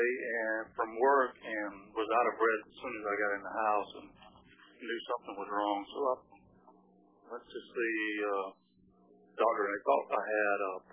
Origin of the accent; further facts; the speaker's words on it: Augusta, Georgia, United States; I'm from Augusta, Georgia. I'm 42, and I was diagnosed officially last year in Atlanta at the Horizon Molecular Medicine.